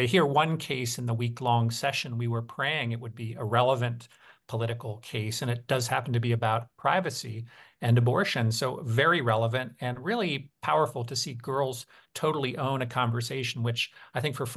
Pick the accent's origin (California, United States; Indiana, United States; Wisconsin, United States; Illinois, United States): California, United States; San Francisco; I think for us, we're progressive. You know, we're from San Francisco. Our politics are very different than Emily's.